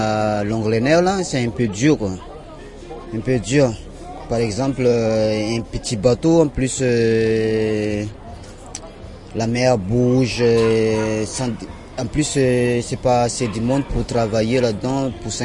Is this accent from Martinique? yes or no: no; Madagascar; je suis marin malgache, je viens de Madagascar